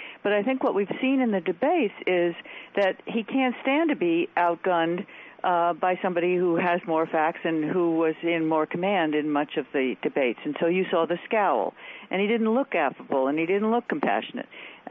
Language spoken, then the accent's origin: English; United States; as I do too as an American